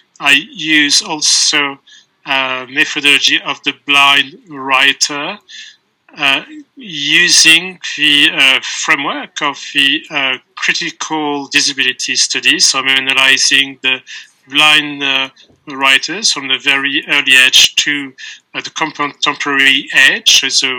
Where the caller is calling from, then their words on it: Munich, Bavaria, Germany; English is a second language; I'm calling from Munich in Bavaria, in the southern part of Germany. I am a non-blind 32 years old person.